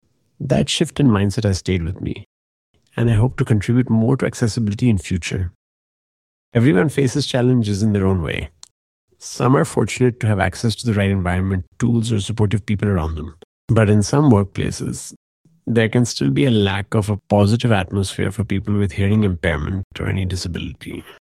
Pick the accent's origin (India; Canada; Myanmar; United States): India; Chennai, Tamil Nadu; I am from Chennai, India.